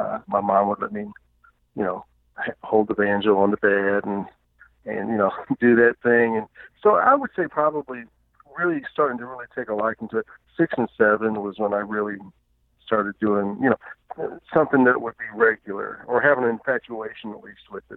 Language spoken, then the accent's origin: English; DeSoto, Missouri, United States; I grew up in a little rural town about 60 miles south of St. Louis, in a little town called DeSoto, which was a train town.